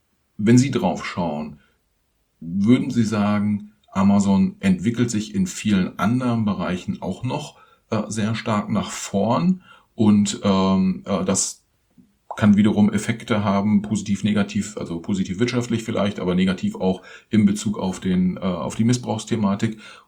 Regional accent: Germany; für uns als Deutsche

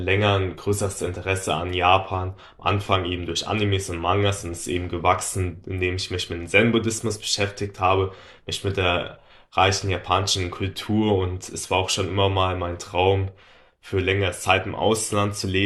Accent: Mainz, Rhineland-Palatinate, Germany; ich bin 26 Jahre alt. Ich komme aus Mainz

